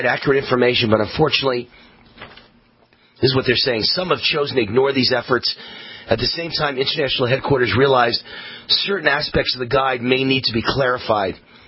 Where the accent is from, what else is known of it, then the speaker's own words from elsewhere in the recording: United States; I'm American made and proud of it.